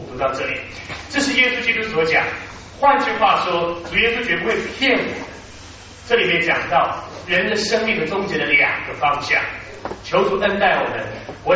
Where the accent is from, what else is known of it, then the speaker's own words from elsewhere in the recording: Taiwan; 我小的时候在一个传道人家里面长大，觉得传道人生活好苦。那个时候在台湾，传道人生活非常苦